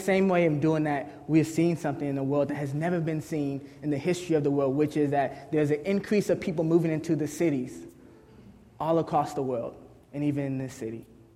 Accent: Los Angeles, California, United States; That as city kids growing up in Los Angeles, all we knew was what we seen around us.

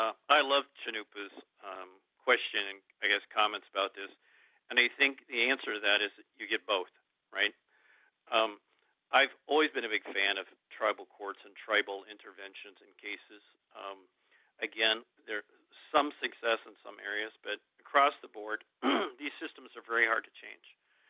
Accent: Alaska, United States; In my home state that I love dearly, there's a problem when 65% of the people get out of prison and return to prison.

